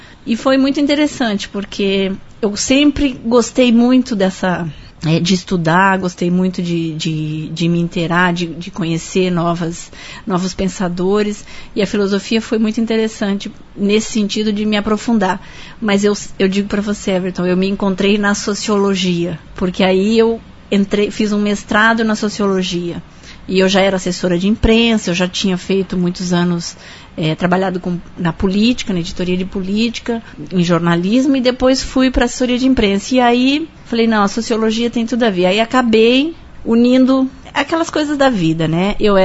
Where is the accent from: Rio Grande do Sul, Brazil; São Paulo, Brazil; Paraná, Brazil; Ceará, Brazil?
Paraná, Brazil; Maringá; now in Curitiba, Brazil; Eu sou natural de Maringá, nasci aqui em Maringá, mas há 32 anos eu moro em Curitiba, quando eu passei no vestibular na Universidade Federal do Paraná e fui fazer jornalismo lá.